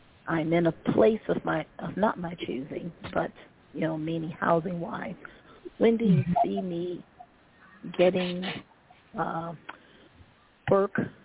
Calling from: Albuquerque, New Mexico, United States; I'm calling from Albuquerque.

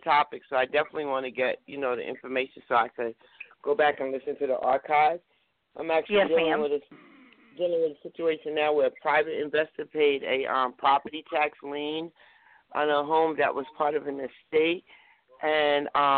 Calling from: New Jersey, United States; I'm calling from New Jersey.

